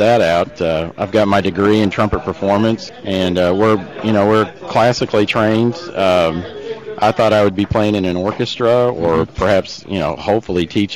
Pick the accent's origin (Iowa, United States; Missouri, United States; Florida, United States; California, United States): Iowa, United States; now in Louisville, United States; I came down from Iowa to study at the University of Louisville in their trumpet performance program.